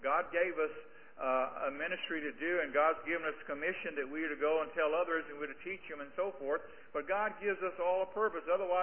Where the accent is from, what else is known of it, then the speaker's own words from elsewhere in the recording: Sumter, South Carolina, United States; I was brought up in Sumter, South Carolina, went to Bob Jones University, and it's a very popular area.